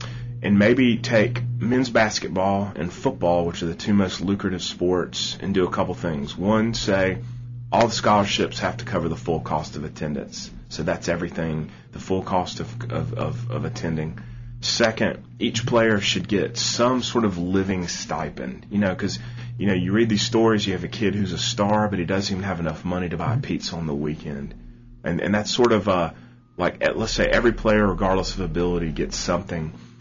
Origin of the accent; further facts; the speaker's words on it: North Carolina, United States; You know, I'm from North Carolina. And the only college I ever applied to was UNC.